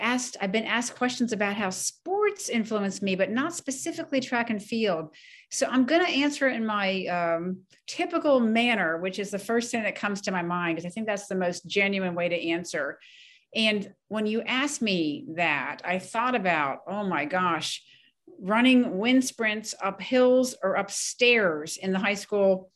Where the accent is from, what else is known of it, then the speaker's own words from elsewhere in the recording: Ellicott City, Maryland, United States; being born and raised in Ellicott City, Maryland, I had looked at the Naval Academy right next door in Annapolis